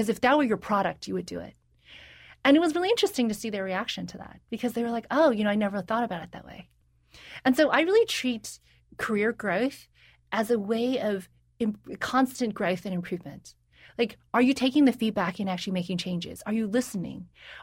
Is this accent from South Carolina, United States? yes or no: yes; South Carolina, United States; You know, I grew up in the Deep South in South Carolina. There were not a lot of Asian people at the time there, and I was really, really bullied relentlessly when I was growing up.